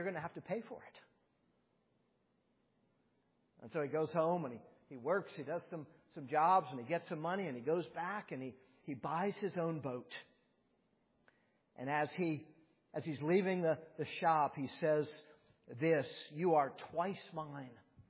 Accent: St. Petersburg, Florida, United States; moved away as an adult; also born or lived in Massachusetts; I grew up in Florida, St. Petersburg, Florida. I lived about the first several years, 18 years of my life there, and then moved up to Massachusetts for schooling and other things thereafter.

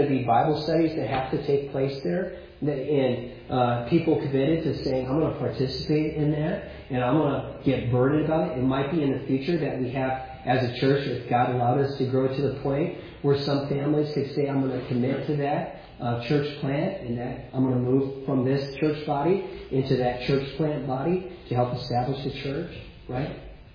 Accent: United States; moved away as an adult; now in Scotland; I'm a Baptist minister. I'm church planting in Scotland, but because I've left my home country and traveled to another country, I am a missionary. We're supported from the States.

